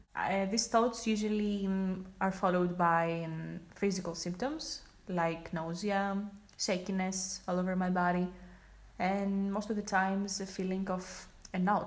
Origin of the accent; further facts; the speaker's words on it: Greece; I'm 23 years old and I'm from Greece.